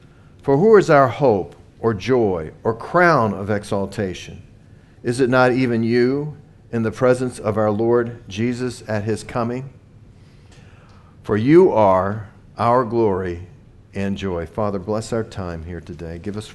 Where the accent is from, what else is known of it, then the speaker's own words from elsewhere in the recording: the South, United States; I remember, you know, I was in the South, born and raised in the South, and stupidly, we used to think that Catholics were just, you know, the worst.